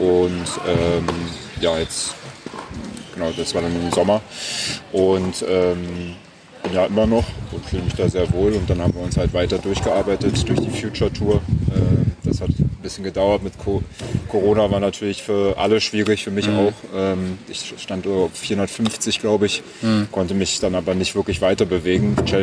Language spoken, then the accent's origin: German; Berlin, Germany; Ich komme aus Berlin ursprünglich. Meine Eltern haben eine Konditorei, da bin ich groß geworden